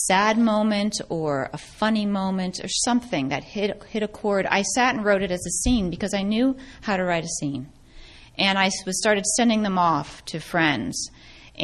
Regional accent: East Coast, United States; moved away; I'm from the East Coast originally. So when we moved out and you're surrounded by all of these creative people, it is inspiring.

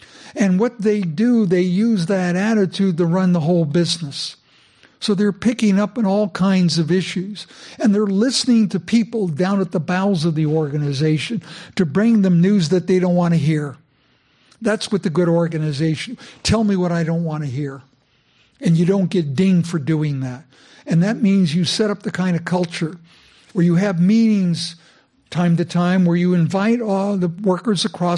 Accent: San Francisco, California, United States; I was born and raised in San Francisco, grew up in a chronically poor family.

